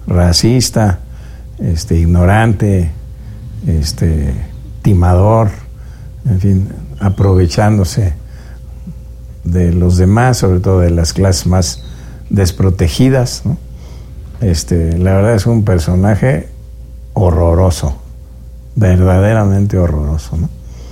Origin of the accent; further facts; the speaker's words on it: Mexico; como mexicano uno se siente insultado